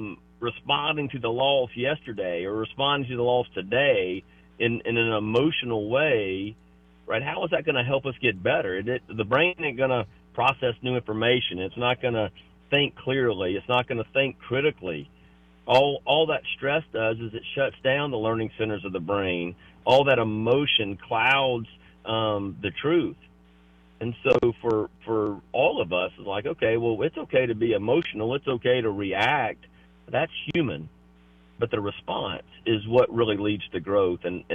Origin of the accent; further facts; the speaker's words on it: Sumter, South Carolina, United States; I am in my hometown, Sumter, where we talked about, where it all starts in Sumter.